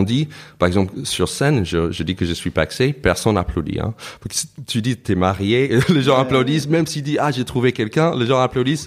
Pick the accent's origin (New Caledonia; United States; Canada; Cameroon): United States; New York; French is a second language; also born or lived in Toulouse; now in Paris, France; j'étais d'abord à Toulouse. Donc j'ai quitté New York pour aller à Toulouse